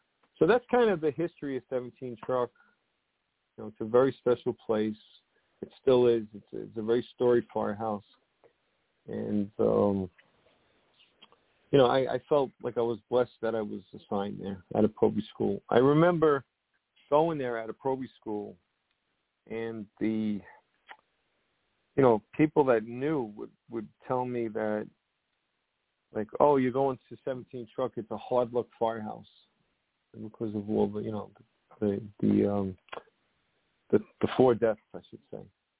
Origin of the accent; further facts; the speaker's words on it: Woodside, New York, United States; I grew up with Joe. He was in Astoria. I grew up in Woodside.